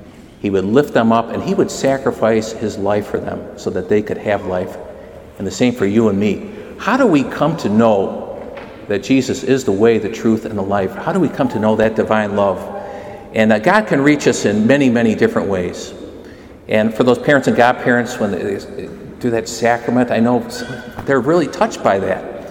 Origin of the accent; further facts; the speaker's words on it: McHenry, Illinois, United States; Mom's still up in the house I grew up in McHenry.